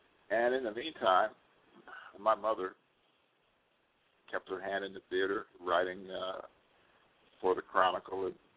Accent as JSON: {"language": "English", "town": "Detroit", "region": "Michigan", "country": "United States", "tie": "born there", "said": "I am broadcasting from Detroit, Michigan, where I was born. I was born in Henry Ford Hospital. I don't think you can get any more Detroit than that."}